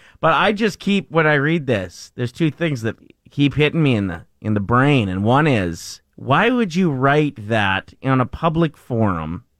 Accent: Maidstone, Saskatchewan, Canada; I lived about 2 kilometers out of my hometown, Maidstone, and so my buddies could, like, bike out during

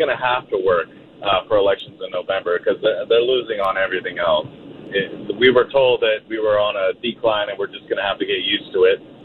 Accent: Sacramento, California, United States; I'm 26. I was born and raised in Sacramento.

